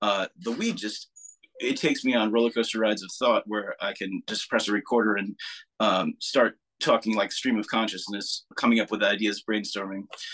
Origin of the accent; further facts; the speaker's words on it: New Jersey, United States; we're from Jersey.